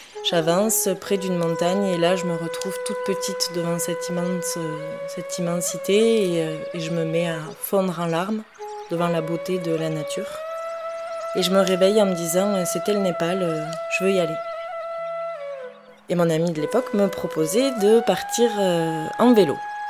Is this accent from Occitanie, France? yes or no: yes; Pamiers, Occitanie, France; also born or lived in Villepinte; Je suis née à Villepinte dans le 93. À l'âge de mes 2 ans, mes parents ont décidé de quitter Paris. Je me suis retrouvée à habiter à Pamiers.